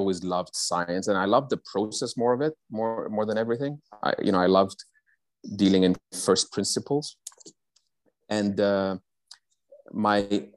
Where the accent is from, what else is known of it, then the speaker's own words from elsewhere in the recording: Cyprus; I grew up in Cyprus, which is an island in the middle of nowhere, and we had our own little bubble.